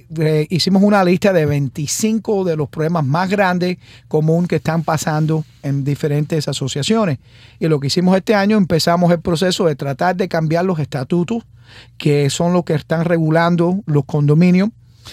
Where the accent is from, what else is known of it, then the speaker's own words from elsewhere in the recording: Miami, Florida, United States; born there; yo soy de padres cubanos, pero nacido en Miami.